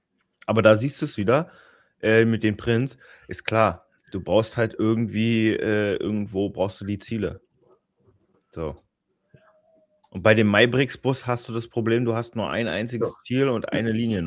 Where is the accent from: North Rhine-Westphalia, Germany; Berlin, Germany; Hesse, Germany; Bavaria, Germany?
Berlin, Germany; als Berliner